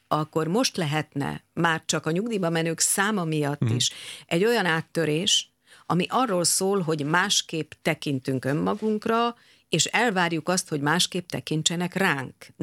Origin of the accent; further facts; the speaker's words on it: Hungary; akik a magyar baby boom nemzedék vagyunk, tehát a háború után születtünk